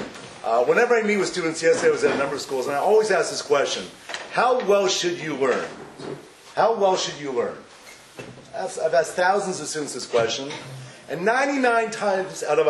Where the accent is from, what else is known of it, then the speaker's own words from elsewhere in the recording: Toronto, Ontario, Canada; I'm originally from Toronto, Canada, as I said.